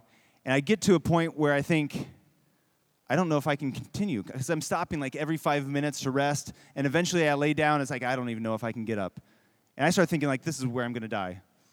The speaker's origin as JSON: {"language": "English", "region": "Indiana", "country": "United States", "said": "He was wearing a Notre Dame hat, and we're from Indiana"}